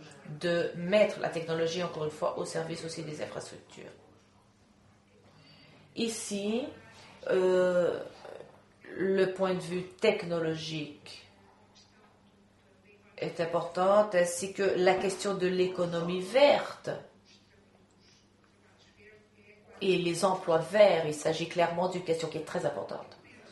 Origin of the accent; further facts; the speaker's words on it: Coimbra, Coimbra District, Portugal; Moi, je ne suis pas de Lisbonne, je viens de Coimbra.